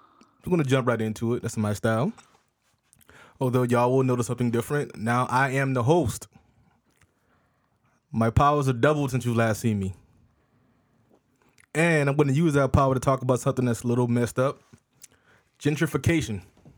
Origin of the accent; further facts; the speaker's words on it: North Charleston, South Carolina, United States; Officially, again, it's the city of Charleston, and I'm from North Charleston.